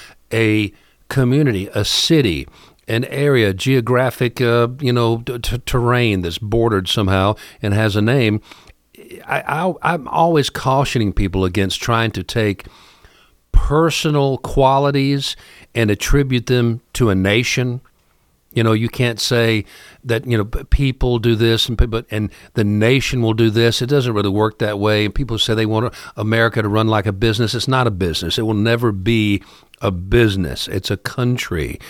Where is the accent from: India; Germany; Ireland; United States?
United States; Ohio; I remember when I was growing up in Ohio, Cleveland was a god-awful hellhole. Now, I lived near Dayton.